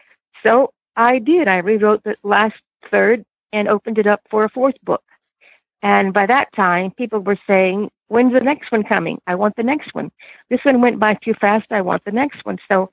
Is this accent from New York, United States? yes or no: no; South Carolina, United States; I started with, I grew up in the South, in the South Carolina. It's my heritage.